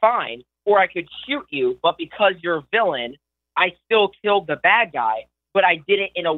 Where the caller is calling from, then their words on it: Milford, Connecticut, United States; I'm calling from Milford, Connecticut.